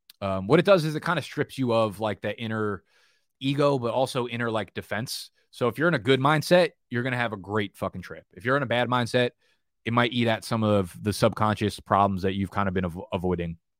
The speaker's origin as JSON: {"language": "English", "region": "New Jersey", "country": "United States", "tie": "born or raised there", "said": "or back to New Jersey, just my hometown for whatever reason."}